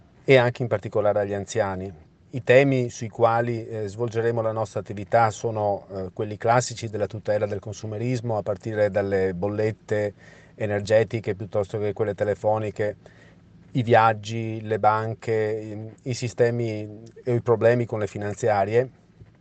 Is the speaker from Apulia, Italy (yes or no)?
no; Treviso, Veneto, Italy; now in Auronzo di Cadore, Italy; Ho 50 anni, sono trevigiano, vivo ad Auronzo Licadore, sono sposato con due figli